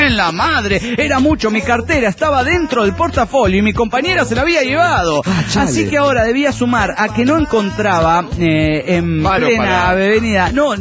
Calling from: Mexico City, Mexico; del DF mexicano.

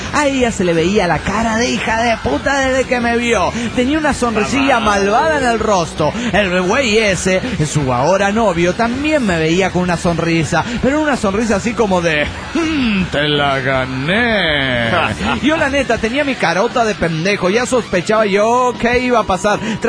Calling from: Patagonia, Argentina; de la Patagonia Argentina.

